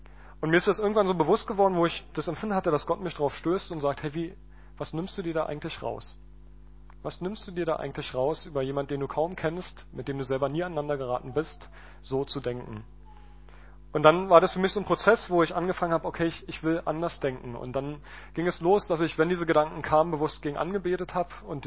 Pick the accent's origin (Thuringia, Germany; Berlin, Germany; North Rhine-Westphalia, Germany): Berlin, Germany; Meine Frau und ich, wir sind vor 2 Jahren aus Sachsen hergezogen. Ich komme eigentlich aus Berlin, meine Frau aus der Nähe von Stuttgart.